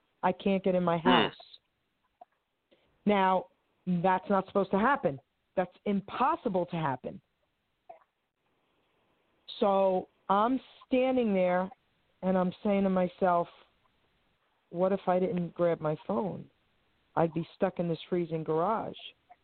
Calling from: New Jersey, United States; I'm calling from New Jersey.

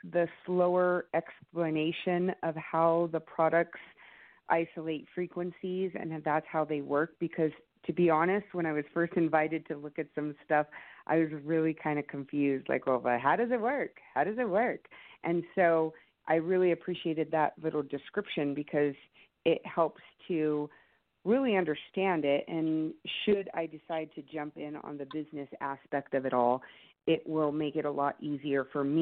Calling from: El Paso, Texas, United States; I am calling from El Paso, Texas.

